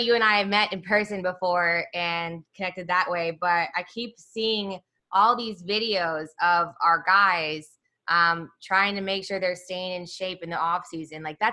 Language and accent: English; Kansas City, United States; now in Texas, United States; I grew up in Kansas City and, you know, we have guys that go out into the league, but it feels like a different level here in Texas.